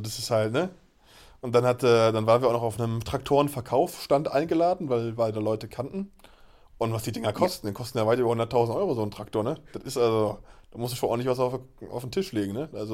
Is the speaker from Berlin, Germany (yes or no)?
yes; Berlin, Germany; wir kommen ja beide aus der Großstadt, wir sind beide Berliner.